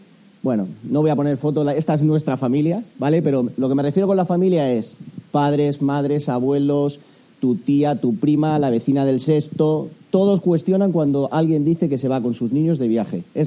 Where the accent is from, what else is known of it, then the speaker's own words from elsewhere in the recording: Alicante, Valencian Community, Spain; somos una familia alicantina con dos niñas que actualmente tienen 12 y 9 años